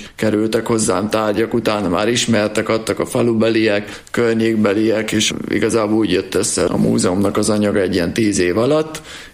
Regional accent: Középhuta, Borsod-Abaúj-Zemplén, Hungary; now in Újhuta, Hungary; dédnagyapám nősült Középhutára, vette itt a múzeum névadójának a lányát, dédnagymamámat, tehát mi középhutaiak vagyunk, de feleségemmel megvásároltuk itt Újhután ezt az ingatlant, amiben most is vagyunk.

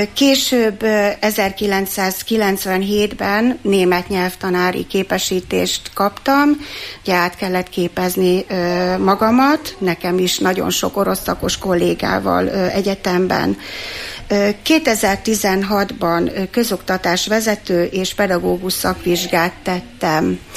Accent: Borsod-Abaúj-Zemplén, Hungary; also born or lived in Eger; 1965-ben születtem Egerben.

